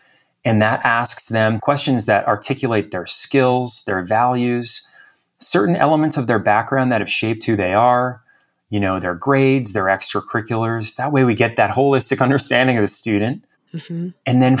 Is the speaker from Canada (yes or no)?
yes; Canada; I'm from Canada originally, so I'm extremely knowledgeable about the policies up here.